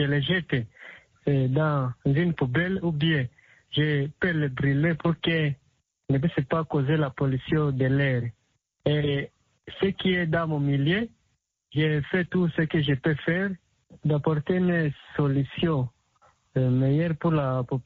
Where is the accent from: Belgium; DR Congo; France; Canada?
DR Congo; Rutshuru, North Kivu; presque ici chez nous à Rutshuru, les déchets, nous les racontons dans des poubelles, il n'y a pas de poubelle publique.